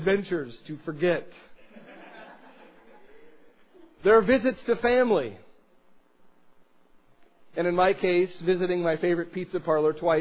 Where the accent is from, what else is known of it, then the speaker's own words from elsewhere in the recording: Jerome, United States; Why would the blonde-headed paperboy, kid from Jerome … be concerned about being a preacher in his hometown? There's one word, history. History. I lived there for 22 years.